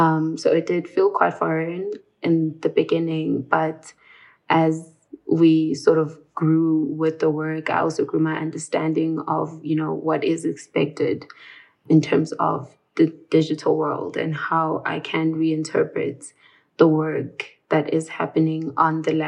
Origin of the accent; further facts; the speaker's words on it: South Africa; I am a South African artist